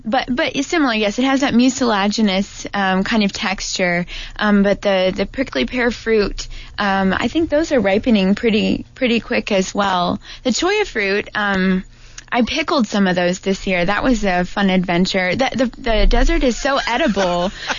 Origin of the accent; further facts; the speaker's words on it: Mississippi, United States; now in Tucson, United States; Yeah, I've only been in Tucson for 9 years, which I think actually makes me a native pretty soon, right?